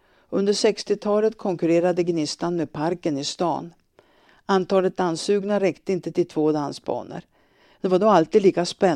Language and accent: Swedish; Gullänget, Västernorrland County, Sweden; I Gullänget är jag född. Där har jag vuxit upp, arbetat, bildat familj.